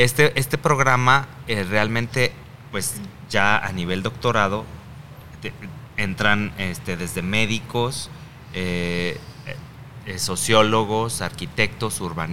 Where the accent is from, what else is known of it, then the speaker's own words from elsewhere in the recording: Jalisco, Mexico; Yo no me considero ni siquiera tapatío, aunque nací aquí y crecí en el pueblo.